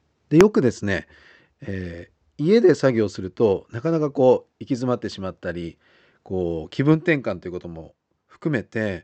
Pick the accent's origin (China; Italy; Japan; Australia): Japan; Niigata; 地元私新潟なんですけれども、